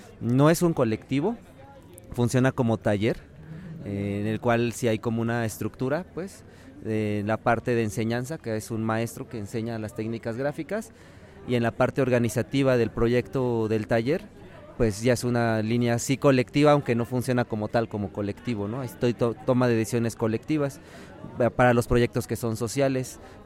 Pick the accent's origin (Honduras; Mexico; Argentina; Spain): Mexico; Puebla; soy un artista gráfico y vengo de Puebla.